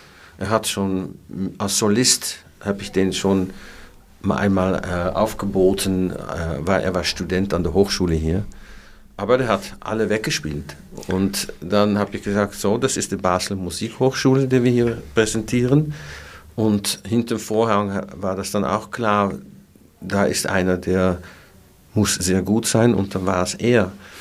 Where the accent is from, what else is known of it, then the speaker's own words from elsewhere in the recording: Netherlands; German is a second language; ich bin Holländer